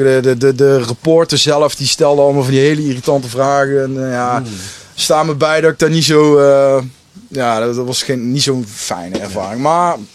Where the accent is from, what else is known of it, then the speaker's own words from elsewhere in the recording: Netherlands; Ja, ik ben een Nederlander.